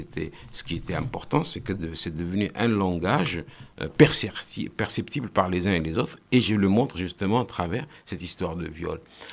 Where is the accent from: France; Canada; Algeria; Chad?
Chad; Si je meurs, bon, je vais penser que je suis tchadien ou je suis de tel ou tel pays.